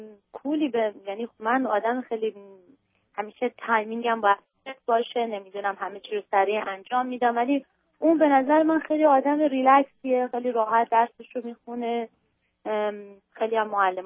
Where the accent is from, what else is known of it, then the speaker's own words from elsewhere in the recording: Iran; also born or lived in Europe; now in United States; من حدود 7 سالی که از ایران و بیرون اومدم و حدود 5 سالی که اینجا هستم.